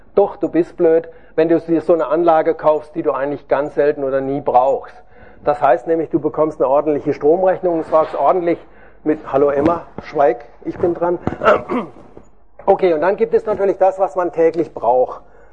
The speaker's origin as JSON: {"language": "German", "town": "Freiburg", "region": "Baden-Württemberg", "country": "Germany", "said": "Ich komme aus Freiburg, alles Gute kommt aus dem Schwarzwald."}